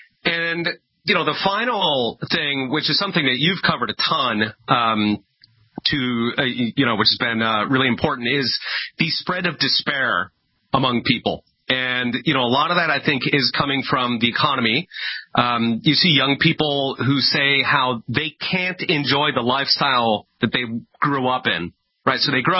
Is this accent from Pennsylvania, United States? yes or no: yes; Philadelphia, Pennsylvania, United States; I grew up in Philadelphia, and you walk through like South Philly and you can see all the street corners.